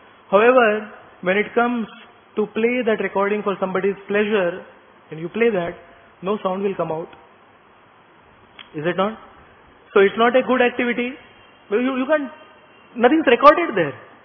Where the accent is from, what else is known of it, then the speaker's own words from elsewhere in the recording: Maharashtra, India; first language Marathi; English is a second language; In my native language, which is Marathi, there's a saying, Roz mare tala kon rade.